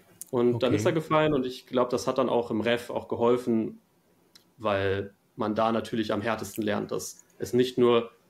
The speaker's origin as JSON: {"language": "German", "town": "Hanover", "region": "Lower Saxony", "country": "Germany", "said": "Bei mir war es damals der Fall, dass ich in Niedersachsen, ich komme aus Hannover"}